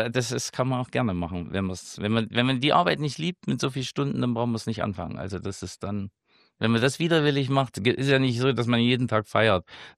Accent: Jena, Thuringia, Germany; moved away as an adult; Ich bin in Jena geboren und habe die ersten 25 Jahre dort verbracht

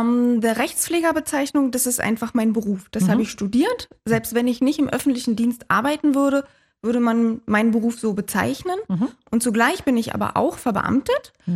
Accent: Potsdam, Brandenburg, Germany; jetzt doch seit einiger Zeit schon wieder in Potsdam, meiner Heimatstadt.

